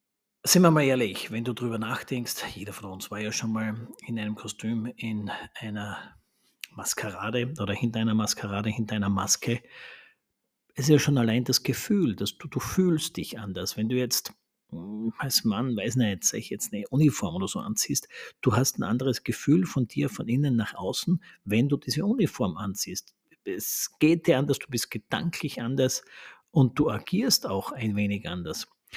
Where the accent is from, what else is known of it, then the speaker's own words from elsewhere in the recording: Austria; auch bei uns in Österreich, in diversen Bundesländern ist der Rosenmontag ja